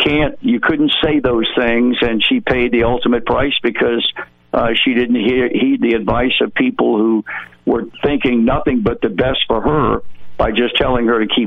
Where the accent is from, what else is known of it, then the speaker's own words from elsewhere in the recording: Virginia, United States; I was brought up in Virginia.